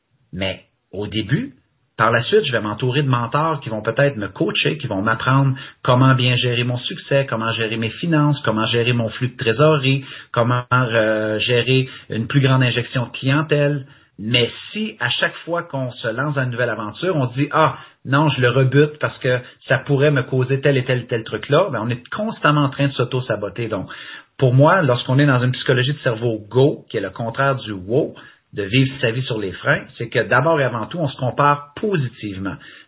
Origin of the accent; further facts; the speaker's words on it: Quebec, Canada; accent: Québécois; Génial, si on comprit mon accent québécois.